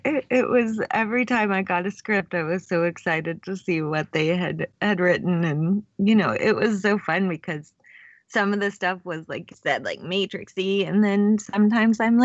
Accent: Dallas, Texas, United States; I mean, we're both from Dallas and we both had gone to SMU

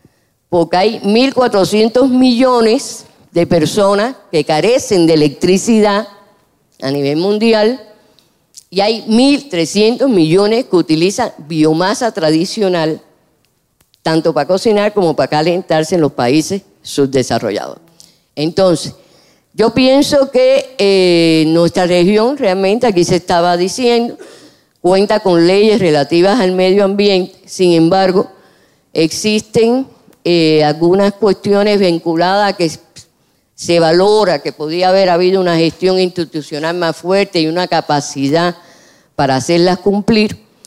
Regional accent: Cuba; Yo soy cubana, no voy a hablar de eso.

